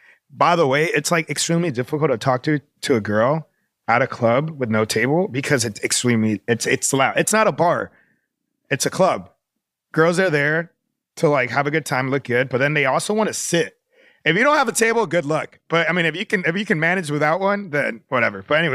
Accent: Florida, United States; But as soon as I hit college, and also I was from Florida, right?

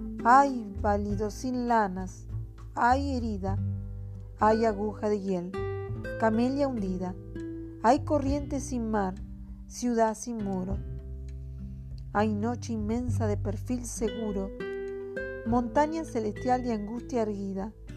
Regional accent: Caseros, Buenos Aires Province, Argentina; de Caseros, 3 de febrero, Buenos Aires, Argentina.

